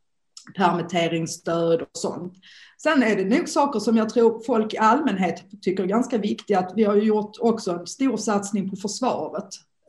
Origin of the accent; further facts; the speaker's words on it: Malmö, Skåne, Sweden; accent: Malmö; Jag är malmöbo, det hörs väl, eller hur? Hoppas jag i alla fall. Jag märker också under coronan att jag både pratar bredare och svär mer. Så där malmöitiskt, ja.